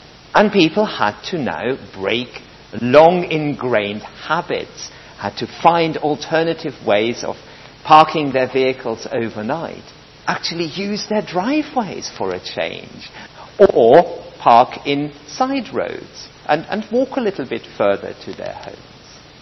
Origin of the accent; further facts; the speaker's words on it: Michelstadt, Hesse, Germany; moved away; as soon as I arrived in Michelstadt, my hometown, and the place where my mother has lived since 1971, and that is roadworks.